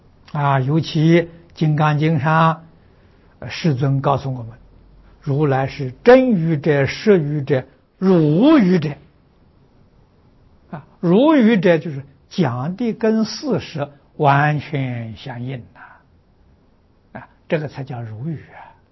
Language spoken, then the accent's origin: Chinese; China; 就好像我们中国人量这个长的距离，我们讲里啊